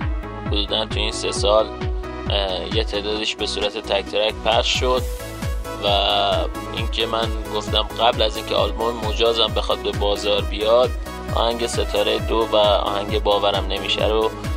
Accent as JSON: {"language": "Persian", "town": "Tehran", "region": "Tehran Province", "country": "Iran", "tie": "born there", "said": "متولد 18 آبان 1363 در تهران به دنیا آمدم."}